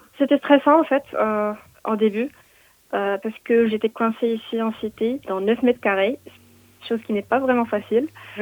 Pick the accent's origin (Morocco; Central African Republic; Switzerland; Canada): Morocco; now in Brest, France; j'ai 22 ans et je viens du Maroc.